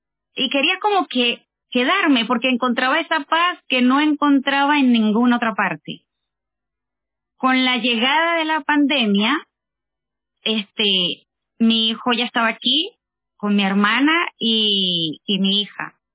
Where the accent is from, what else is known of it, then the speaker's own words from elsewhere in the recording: Venezuela; now in Chile; Soy venezolana, tengo ya casi 10 años aquí en Chile.